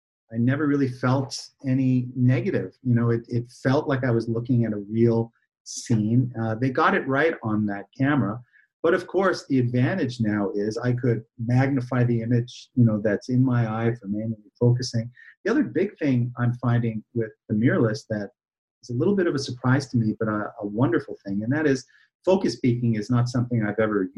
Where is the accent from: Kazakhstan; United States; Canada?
Canada; I'm Canadian. I can't take that out of me.